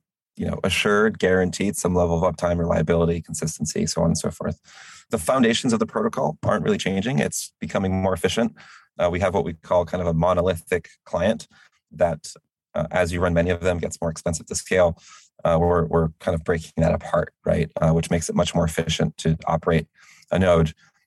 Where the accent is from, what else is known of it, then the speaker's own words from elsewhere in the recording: United States; I am an American. I am, the U.S. our company is based out of the U.S.